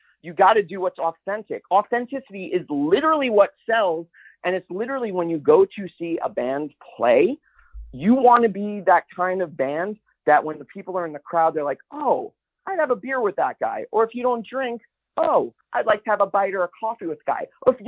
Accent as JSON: {"language": "English", "town": "Lido Beach", "region": "New York", "country": "United States", "said": "I'm from Lido Beach, Long Island, which you might have known."}